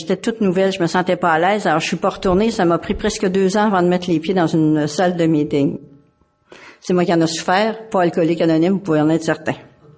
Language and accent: French; Quebec, Canada; Moi, je viens de la région de Montréal, je suis pas de Montréal même.